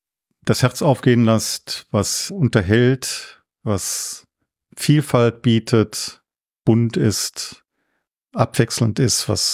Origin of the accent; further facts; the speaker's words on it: Cologne, North Rhine-Westphalia, Germany; Wir sind von Köln nach Frontenberg gezogen, was für mich als wirklich gebürtigen Kölner kulturell ein ziemlicher Wechsel war. Ne? Ich will nicht sagen Schock, weil ich bin mit einer unglaublichen Vielfalt an Kultur in Köln groß geworden